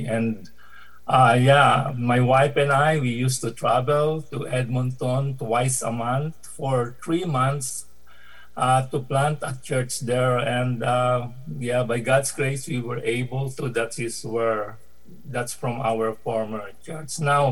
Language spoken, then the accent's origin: English; Manila, Metro Manila, Philippines; now in Canada; I was born and raised in Manila until I left for Canada in 2005.